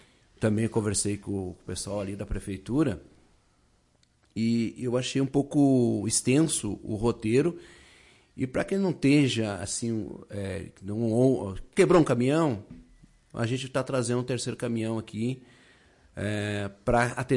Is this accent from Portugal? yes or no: no; Passo Fundo, Rio Grande do Sul, Brazil; Quando eu venho à Lagoa Vermelha, aliás, faz 2 anos que eu venho para cá, né? Sou oriundo aqui de Passo Fundo